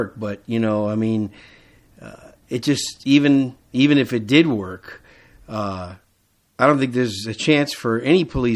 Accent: Wisconsin, United States; also born or lived in New York City; You know, I was born in New York City, raised in Wisconsin. I've been living in Texas a long time.

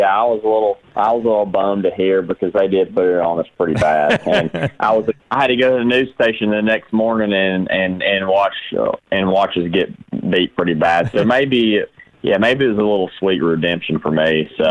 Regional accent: Alabama, United States; I mean, I'm a guy from Alabama.

